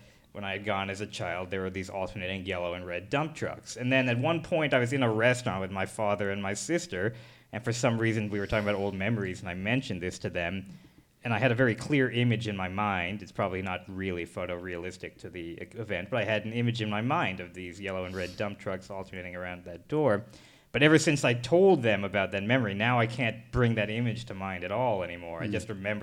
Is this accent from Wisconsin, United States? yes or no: no; New Jersey, United States; also born or lived in California; I was born in California, but I moved to New Jersey before I have any memory.